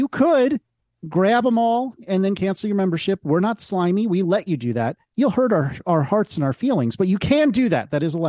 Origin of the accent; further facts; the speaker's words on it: Newburgh, New York, United States; born there; And I was born in Newburgh, which is probably, I'm now probably giving away some sort of top secret state thing.